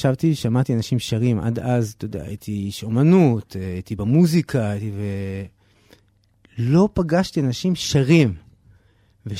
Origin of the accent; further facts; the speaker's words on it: Ra'anana, Central District, Israel; born there; אני נולדתי ברעננה.